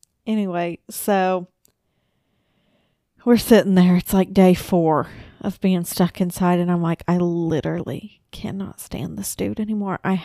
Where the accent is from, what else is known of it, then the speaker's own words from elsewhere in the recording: McAlester, Oklahoma, United States; So, I'm from McAllister, and we had that huge fucking ice storm years and years ago.